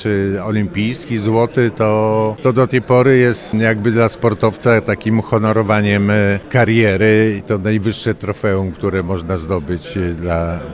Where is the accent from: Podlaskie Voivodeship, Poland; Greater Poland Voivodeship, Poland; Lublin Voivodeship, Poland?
Lublin Voivodeship, Poland; Lublin; born there; bo jestem urodzonym lublinianinem i dostaję honorowego obywatela mojego miasta